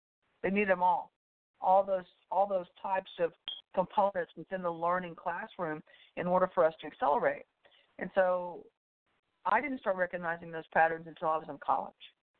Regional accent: Texas, United States; Well, I grew up in the Central Texas area. I'm about 20 miles outside of Austin, Texas, and my life growing up was pretty simplistic. I'm a military kid.

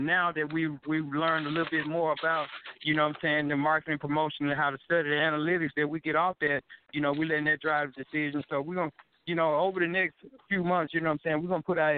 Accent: Louise, Mississippi, United States; now in Jackson, United States; You know, I'm not originally from Jackson. You know, I'm actually from Louise, Mississippi, which is a town in the Delta, you know what I'm saying?

